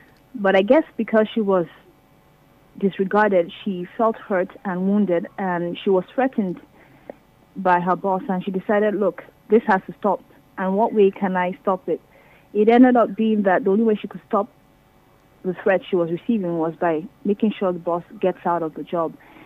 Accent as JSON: {"language": "English", "region": "Kaduna State", "country": "Nigeria", "said": "I'm from Kaduna State, and I'm a public relations officer for an investment firm."}